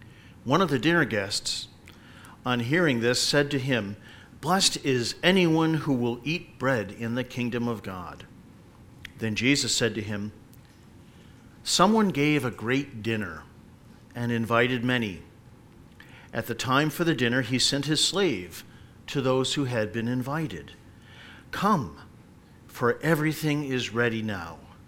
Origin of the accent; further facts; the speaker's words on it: Meriden, Connecticut, United States; Growing up in Meriden, the first house that I remember was way up at the end of Columbus Avenue, if you know Meriden at all.